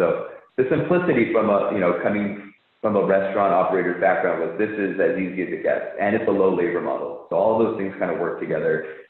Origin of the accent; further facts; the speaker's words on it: California, United States; So I grew up in Southern California.